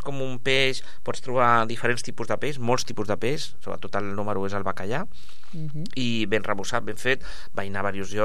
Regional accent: Catalonia, Spain; veig que a vegades som molt sossos nosaltres aquí, som catalans, som sossos catalans

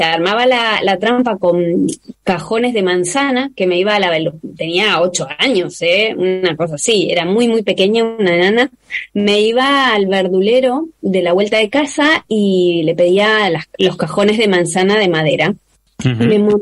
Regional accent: Buenos Aires, Argentina; born there; yo, si bien nací en Capital Federal, mi infancia transcurrió en una zona más agreste, más de interior, y tenía un jardín muy, muy grande.

